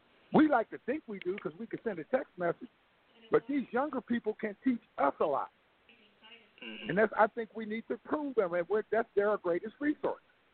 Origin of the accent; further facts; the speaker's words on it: Harrisburg, Pennsylvania, United States; You know, I'm from Harrisburg, Pennsylvania.